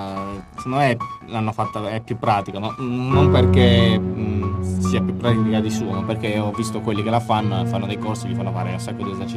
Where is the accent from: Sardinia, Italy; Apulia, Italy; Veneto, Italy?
Sardinia, Italy; moved away as an adult; now in Turin, Italy; avevo l'università a Sassari che è relativamente vicino al mio paese